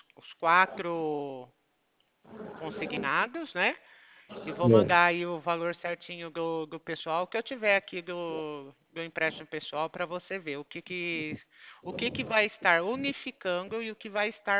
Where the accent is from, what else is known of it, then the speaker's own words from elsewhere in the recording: São Paulo, Brazil; eu sou de São Paulo